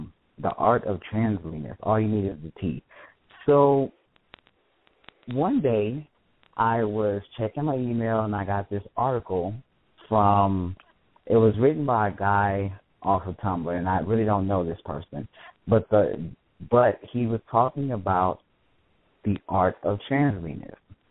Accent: Texas, United States; I'm from Texas, y'all.

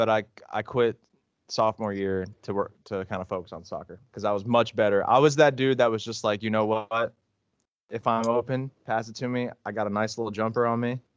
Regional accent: Shelbyville, United States; Yeah, no, so I grew up in Shelbyville, southeast side, you know, 25 minutes from downtown, 30 minutes from downtown.

